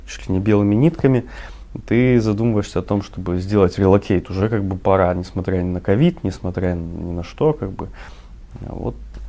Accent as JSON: {"language": "Russian", "region": "the North", "country": "Russia", "tie": "born or raised there", "lives_now": "Saint Petersburg, Russia", "said": "я сам не ленинградец, не петербуржец, да, я вырос на севере"}